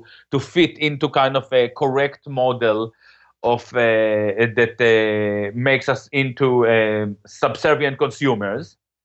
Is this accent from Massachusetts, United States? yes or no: yes; Boston, Massachusetts, United States; When I was young, I would ask Americans I would meet in Europe, where are you from? And tell them, I'm from Boston.